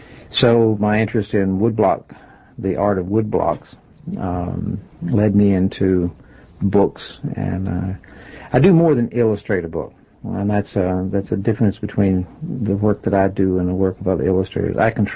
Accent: Chattanooga, Tennessee, United States; now in West Hatfield, United States; Originally from Chattanooga, Tennessee.

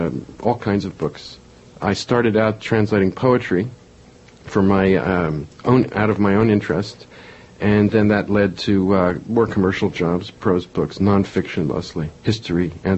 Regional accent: New Jersey, United States; born there; also born or lived in France; I was born in New Jersey and went to college here, and I've always been around New York, except for a period when I lived in France for about 5 years in the early 70s.

